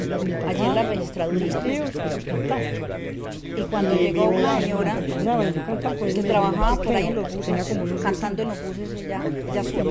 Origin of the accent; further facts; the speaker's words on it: Antioquia, Colombia; Yo soy de David Antioquia.